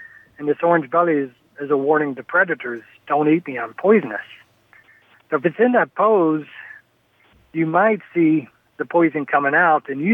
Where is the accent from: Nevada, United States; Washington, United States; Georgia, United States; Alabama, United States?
Alabama, United States; also born or lived in Florida; I grew up in Alabama and Florida